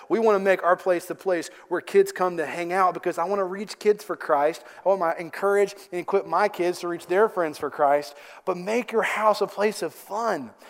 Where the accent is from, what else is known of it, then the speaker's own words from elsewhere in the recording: Kentucky, United States; I'm from Kentucky.